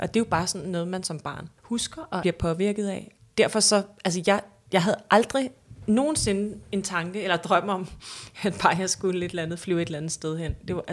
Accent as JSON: {"language": "Danish", "town": "Hellerup", "region": "Capital Region of Denmark", "country": "Denmark", "tie": "born or raised there", "said": "selvom jeg er vokset op i Hellerup"}